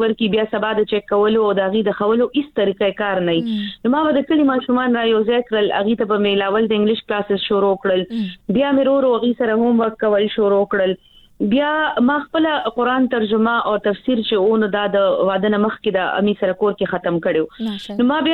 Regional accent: Peshawar, Khyber Pakhtunkhwa, Pakistan; moved away as an adult; زه کله واده شولم نو زه د پیښور نه د یو ډیر ګڼ کور نه د ډیرو وروڼو خویندو نه او د یو کلی لکه د مور پلار د ژوند نه زه ووتم زه کلي ته لاړم

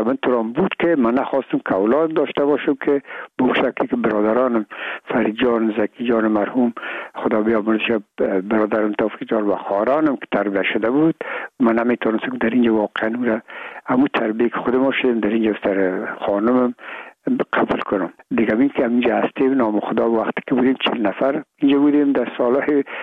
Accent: Afghanistan; من و بسیاریشان در این افغانستان تولد نشدن، در یک مملکت کشور دیگه بودن و میگم ما افغان هستیم،

